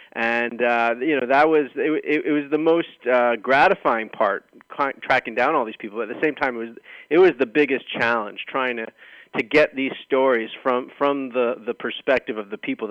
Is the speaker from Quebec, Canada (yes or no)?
yes; Montreal, Quebec, Canada; growing up in Canada, I'm a lifelong hockey fan, and at a particular time when I was growing up in Montreal